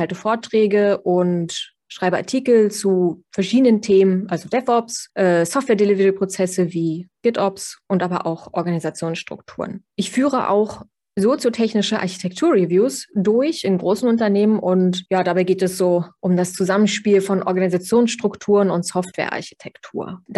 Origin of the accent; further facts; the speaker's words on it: Berlin, Germany; Ich komme ursprünglich aus Berlin, aber ich lebe und arbeite in Brandenburg und genieße demnach die neu gewonnene Ruhe außerhalb der Großstadt.